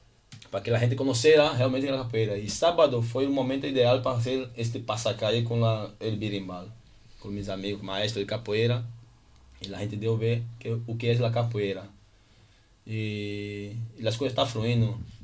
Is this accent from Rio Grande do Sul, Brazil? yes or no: no; Salvador, Bahia, Brazil; Spanish is a second language; now in Sitges, Spain; Soy de Salvador de Bahía.